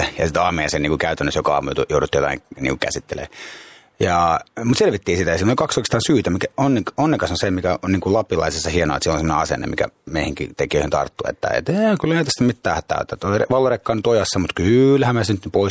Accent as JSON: {"language": "Finnish", "town": "Lepsämä", "region": "Uusimaa", "country": "Finland", "tie": "born or raised there", "also_born_or_lived": "Cyprus", "said": "mä oon käynyt suomalaiset koulut tavallaan, että mun niin kuin kaveripiiri on suomalainen ja ytisuomalainen, kun ollaan pienestä kylästä Lepsämästä kotoisin ja vähän 5000 ihmisen kylästä"}